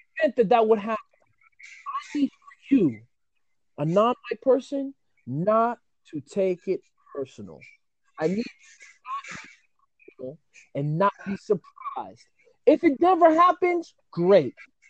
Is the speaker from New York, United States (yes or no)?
yes; New York, United States; And you know, we're from New York. She's from New York. Like, she's a lawyer in New York. Like, you know, we're from you know, we're from the Bronx, man.